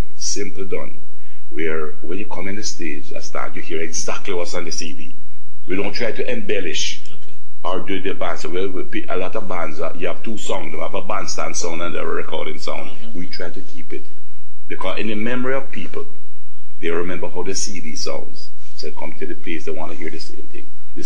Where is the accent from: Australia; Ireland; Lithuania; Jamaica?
Jamaica; Now, I'm from Jamaica